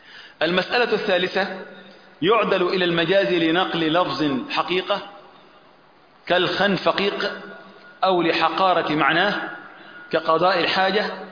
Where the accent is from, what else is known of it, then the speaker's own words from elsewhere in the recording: Upper Egypt, Egypt; عندنا في مصر بعض الكلمات تستخدم عندنا في الصعيد لا تستخدم هنا في بلاد بحري زي ما بيقولوا كده